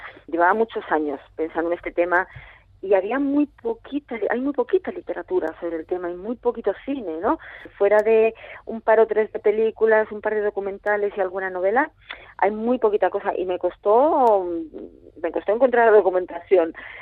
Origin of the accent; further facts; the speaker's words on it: Bergara, Basque Country, Spain; born there; also born or lived in Salamanca; y luego el resto nacimos en Vergara, en el barrio de La Soledad. Allí nací y allí vivieron mis padres muchos años.